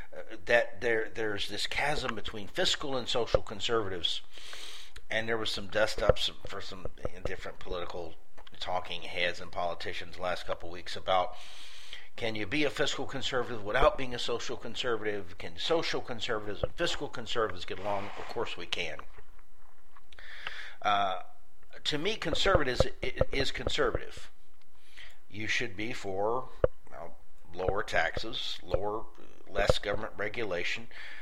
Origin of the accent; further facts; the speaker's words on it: Tampa, Florida, United States; I grew up in Tampa, Florida.